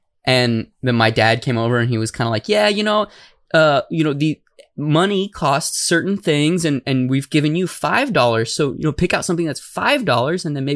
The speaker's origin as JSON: {"language": "English", "town": "Tucson", "region": "Arizona", "country": "United States", "said": "So I am originally from Tucson."}